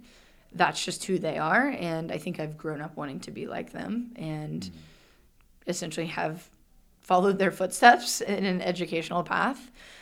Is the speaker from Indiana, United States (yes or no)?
no; Kansas City, Missouri, United States; So I grew up in Kansas City, Missouri, with two public school teachers.